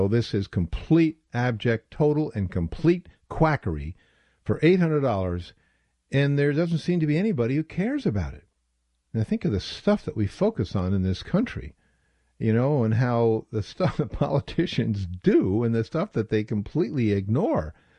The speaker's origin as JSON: {"language": "English", "region": "New York", "country": "United States", "said": "And as a New Yorker, you know, there was controversy when they put aside Central Park."}